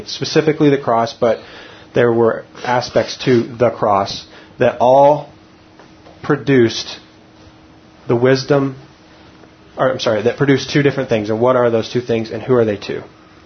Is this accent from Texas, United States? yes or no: yes; Texas, United States; That's right. I'm from Texas, so and I'm a redhead, so I got those two things going for me.